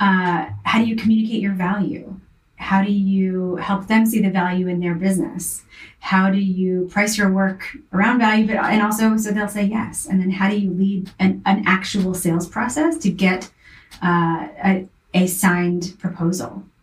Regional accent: the South, United States; I was raised in the South.

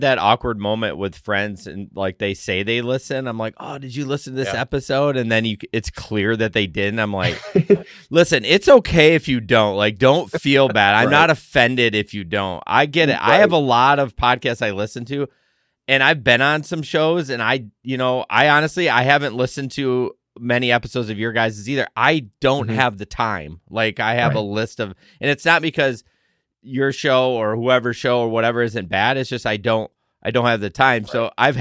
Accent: Michigan, United States; oh my gosh, I'm so nasally. I'm from Michigan.

